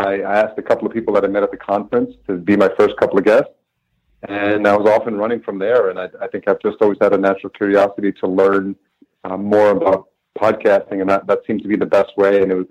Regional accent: Yonkers, New York, United States; now in Minneapolis, United States; I was raised in New York, in a city called Yonkers, which is just outside New York City.

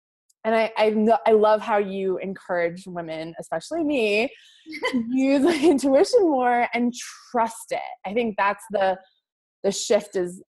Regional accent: Northeast, United States; I grew up in the Northeast, which is very puritanical.

